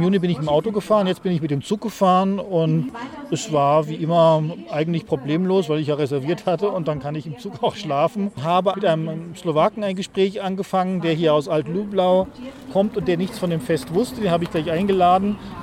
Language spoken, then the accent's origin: German; Vienna, Austria; ich komme aus Wien von der österreichischen Landsmannschaft.